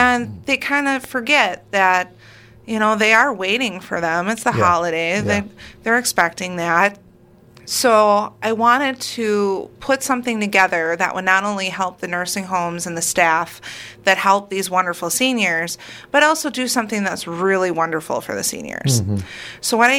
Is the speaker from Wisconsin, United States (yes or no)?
yes; Wisconsin Rapids, Wisconsin, United States; I grew up here in Wisconsin Rapids.